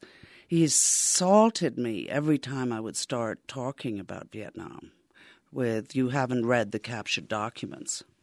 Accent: Paris, Île-de-France, France; Maybe because I grew up in Paris and my parents had a lot of theater friends

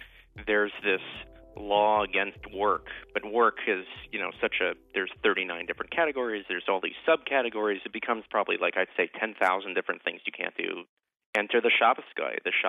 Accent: San Jose, California, United States; I'm from San Jose, California.

